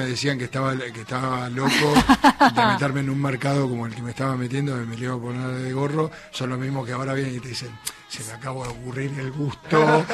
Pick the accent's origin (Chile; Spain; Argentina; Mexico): Argentina; Buenos Aires; born there; also born or lived in Gualeguaychú; yo en realidad nací en Buenos Aires, pero me viví bastante en Entre Ríos, en Gualeguaychú